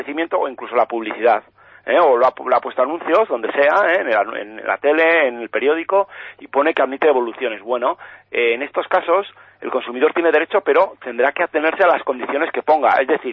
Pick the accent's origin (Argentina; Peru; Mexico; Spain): Spain; Navarre; Pues mira, gastamos de media cada navarro 73 euros.